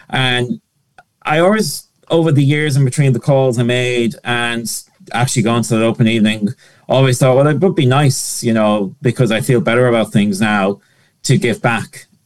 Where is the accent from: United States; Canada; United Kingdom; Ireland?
Ireland; Connacht; So I'm originally from East County Galway.